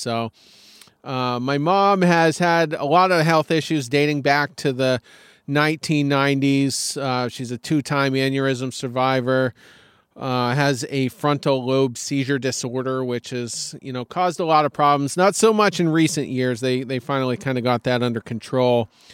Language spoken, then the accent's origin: English; Maine, United States; I am up in my home state of Maine.